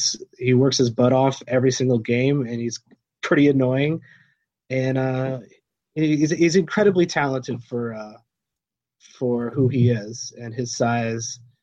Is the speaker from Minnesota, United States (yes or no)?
no; Illinois, United States; Well, I'm from Illinois. I was born in the 80s, so I'm a Chicago Bulls fan.